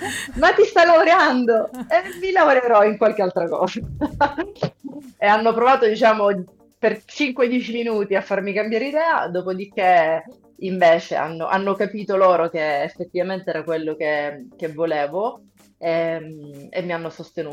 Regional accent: Sicily, Italy; also born or lived in United States; io sono nata e cresciuta in Sicilia e poi ho vissuto 16 anni in America.

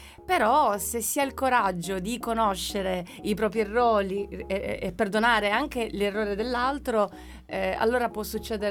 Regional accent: Apulia, Italy; Vedi, da pugliese ti dico una cosa siciliana

